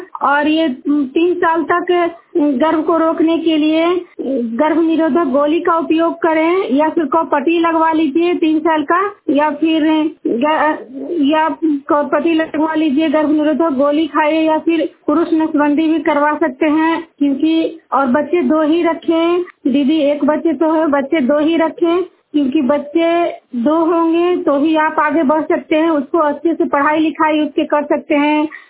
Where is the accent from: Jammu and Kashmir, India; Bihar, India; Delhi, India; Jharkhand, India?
Bihar, India; मैं नालंदा जिला हिंसा प्रखंड के जुनियार गांव की निवासी हूं।